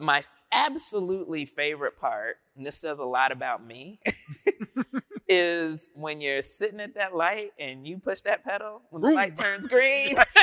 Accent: Dayton, Ohio, United States; You know how you lean back, and I'm from Dayton, Ohio, so I lean

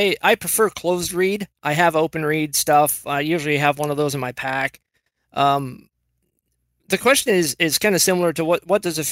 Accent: Washington, United States; I was born and raised in Washington.

